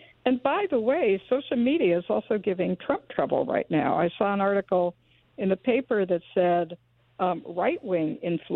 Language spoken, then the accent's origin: English; California, United States; I am from California. What can I say? I'm the only one who wears flip-flops in Northampton.